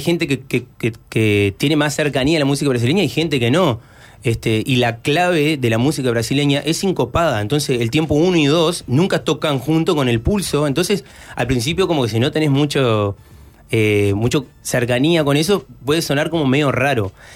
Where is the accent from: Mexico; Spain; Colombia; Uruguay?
Uruguay; Nosotros no somos brasileños, digo, yo crecí en frontera